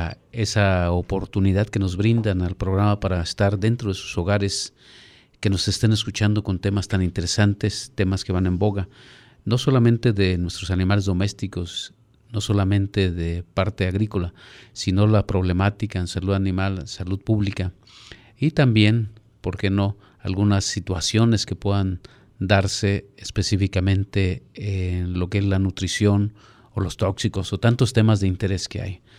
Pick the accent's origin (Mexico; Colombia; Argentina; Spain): Mexico; pueden perfectamente irse integrando a la dieta de nosotros como mexicanos